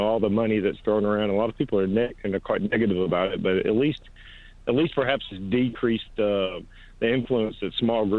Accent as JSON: {"language": "English", "region": "Alabama", "country": "United States", "lives_now": "Helsinki, Finland", "said": "you might recognize from my accent. I'm not from Finland, obviously. I'm from Alabama, but for right now, I'm posted in Helsinki."}